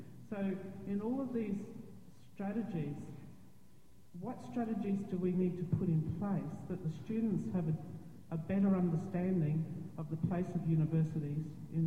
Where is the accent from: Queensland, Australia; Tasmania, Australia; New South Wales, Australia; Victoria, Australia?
Queensland, Australia; Brisbane; I'm from Brisbane, Australia.